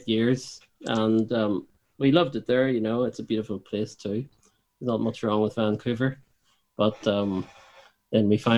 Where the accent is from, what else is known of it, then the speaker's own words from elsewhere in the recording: Portadown, Northern Ireland, United Kingdom; moved away as an adult; I'm from Portadown in County Armagh, so that's where I grew up. My wife grew up there as well. And yeah, we left in our 20s. But we're Northern Irish through and through, I guess.